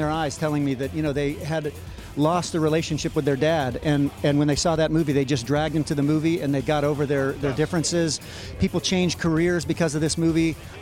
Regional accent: Ohio, United States; I was stopping at the farm I grew up with in Ohio, and my dad died the night I arrived.

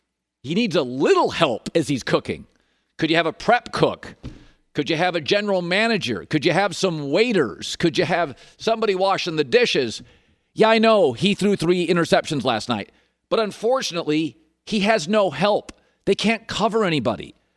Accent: Pacific Northwest, United States; I'm from the Pacific Northwest. Proud for years and years to be a Husky and Seahawk fan.

